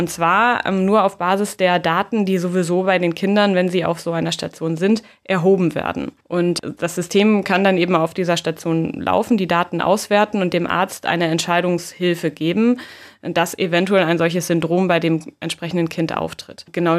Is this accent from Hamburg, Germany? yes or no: no; Oldenburg, Lower Saxony, Germany; moved away as an adult; Ich komme eigentlich aus Oldenburg, aus Norddeutschland, bin also dann relativ früh relativ weit weggegangen